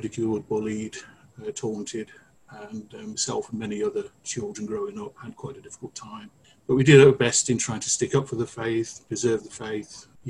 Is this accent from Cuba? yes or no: no; Lichfield, West Midlands, United Kingdom; Although I grew up in Lichfield primarily, which at the time was the stake centre, and had the UK offices actually based in Lichfield at St John Street for a while.